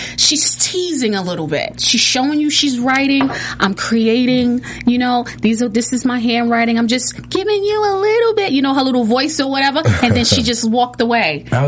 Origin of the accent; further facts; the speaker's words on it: New York, United States; I'm from New York, so I'm all for